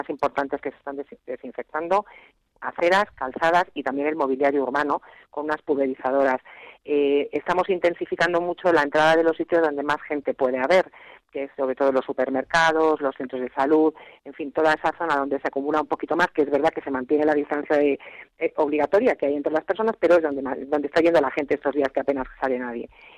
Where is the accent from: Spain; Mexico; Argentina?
Spain; lo digo como española, como persona, no como alcaldesa